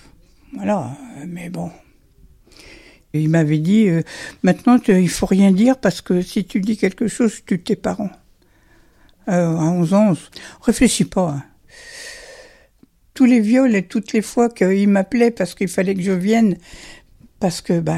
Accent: Centre-Val de Loire, France; born there; J'ai 76 ans. Je suis née près de Chartres

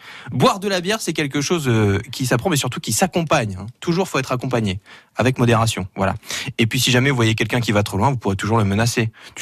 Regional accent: Hauts-de-France, France; pourtant moi je viens du Nord

